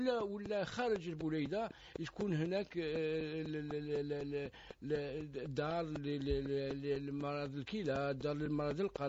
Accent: Algeria; عندنا في الجزائر

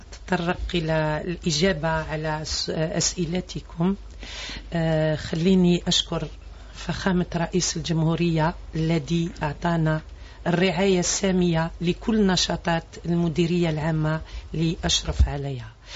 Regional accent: Algiers, Algiers Province, Algeria; لأنه عندنا في الجزائر العاصمة نشأنا 3 قرى ترفيهية

